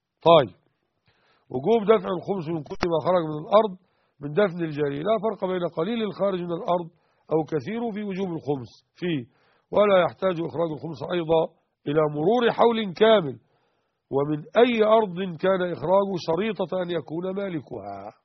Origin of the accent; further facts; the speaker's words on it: Egypt; اما في الدلتا عندنا في مصر متر واحد ومطلع مية